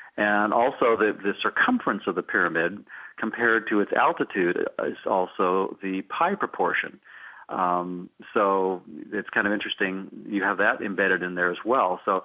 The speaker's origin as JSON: {"language": "English", "town": "Livermore", "region": "California", "country": "United States", "tie": "born or raised there", "said": "And when I was in high school, I grew up in Livermore, California"}